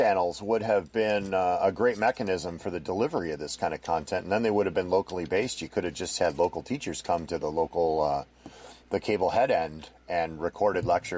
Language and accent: English; Wisconsin, United States; I'm from Wisconsin originally, as you guys know